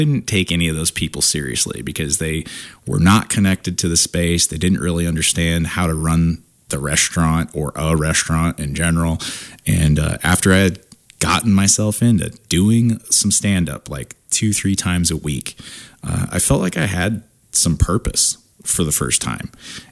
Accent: Kansas, United States; You know, I grew up in Kansas, but my parents met in the Marine Corps and they're from two different parts of the country.

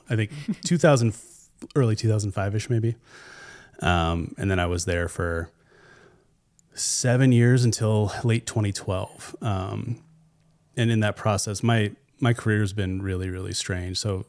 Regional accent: Chattaroy, Washington, United States; Yeah, I grew up around here. I was raised in Chatteroy, north of Meade. I basically spent my entire life in Spokane.

